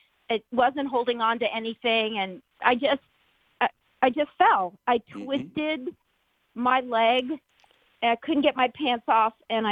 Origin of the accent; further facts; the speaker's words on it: California, United States; I'm 61 years old. Nice. I grew up in the Bay Area, and I just retired this year as an elementary school teacher.